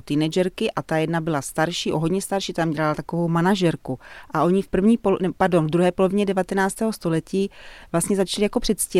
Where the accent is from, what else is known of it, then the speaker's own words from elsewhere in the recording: Brno, South Moravian Region, Czechia; já vlastně žiju celý život v Brně, i jsem tady studovala a byla jsem tady vlastně na gymnáziu Slovanské náměstí a potom jsem byla tady na Filozofické fakultě